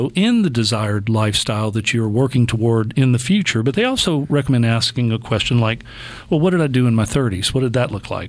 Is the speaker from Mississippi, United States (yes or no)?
yes; Mississippi, United States; And I'm old school from the Mississippi Gulf Coast.